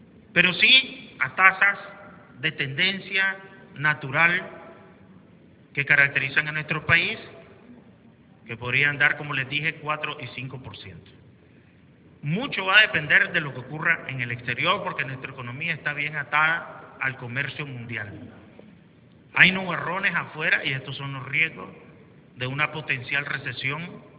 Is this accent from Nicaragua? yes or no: yes; Nicaragua; como nación y como buenos nicaragüenses vamos a poder confrontarlos